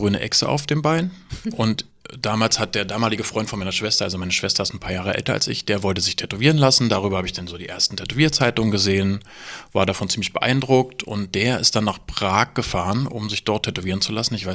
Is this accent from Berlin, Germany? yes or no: yes; Berlin, Germany; Also ich habe in Weißensee gewohnt, aber da war die Schule.